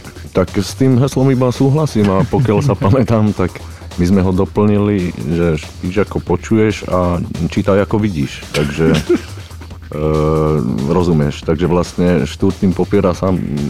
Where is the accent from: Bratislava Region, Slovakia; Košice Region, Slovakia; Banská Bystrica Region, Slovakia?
Košice Region, Slovakia; Košice; No tak u nás, kde je to, tak v Košiciach, tak tam sa, ja mám dojem, že tam sa vždy takto rozpráva